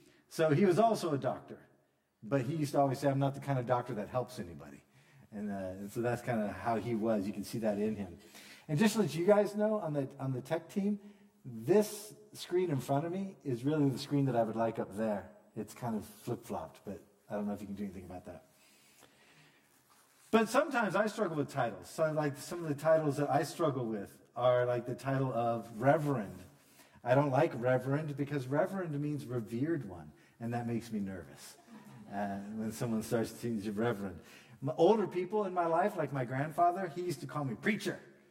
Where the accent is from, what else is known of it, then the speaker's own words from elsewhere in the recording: Washington, United States; Like, I come from the United States, but the southeastern United States, like, say, Florida and Georgia, are vastly different in their culture than the Northwest, where I'm from, which is Washington State, Idaho, and Oregon, and up in there.